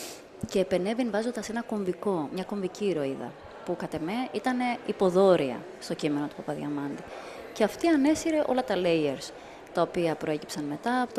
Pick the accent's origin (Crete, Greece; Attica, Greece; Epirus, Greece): Crete, Greece; Είμαι από την Κρήτη και οι εικόνες αυτές με στίχιοναν πάντα.